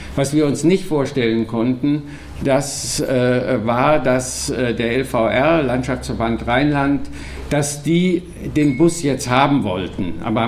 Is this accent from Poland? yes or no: yes; Poznań, Greater Poland, Poland; born there; denn mein Geburtsort ist Posen.